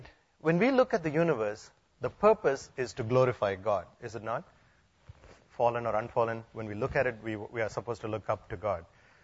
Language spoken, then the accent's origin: English; India; I come from India